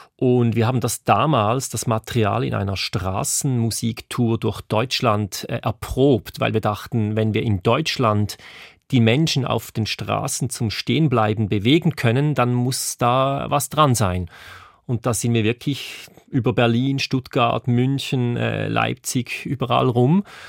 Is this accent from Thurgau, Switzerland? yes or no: yes; Thurgau, Switzerland; ich komme ja aus dem Kanton Thurgau und die Band spielt in Winterthur und die haben natürlich einen eigenen Dialekt. Das heißt, ich musste immer auch ein bisschen meinen Dialekt anpassen.